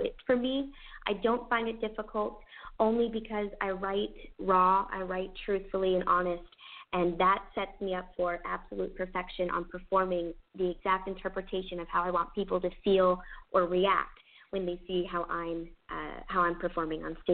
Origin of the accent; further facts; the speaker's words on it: United States; and all around the country here in my home country, the United States, which is Canada's best friend.